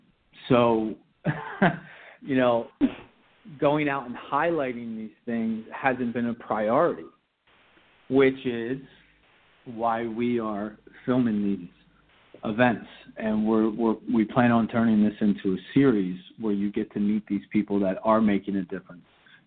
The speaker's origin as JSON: {"language": "English", "town": "Trenton", "region": "New Jersey", "country": "United States", "tie": "born or raised there", "said": "when I was their age growing up in Trenton"}